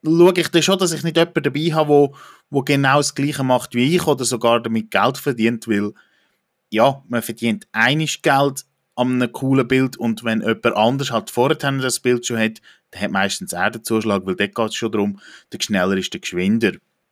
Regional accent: Central Switzerland, Switzerland; ich fotografiere nur in meiner Heimat, sprich auch in der Zentralschweiz, das sind 6 Kantone konkret

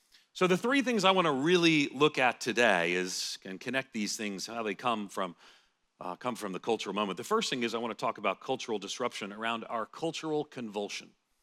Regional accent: United States; I recognize the last thing you want to hear as an American give you advice about just about anything.

